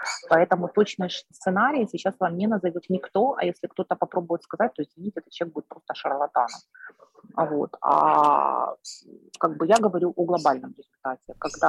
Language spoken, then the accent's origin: Russian; Latvia; Латвия, которая я выросла в Латвии, на самом деле, вы очень близкая мне страна, я приезжаю практически каждый год, да. Вот. И я, кстати, помню 90-е в Латвии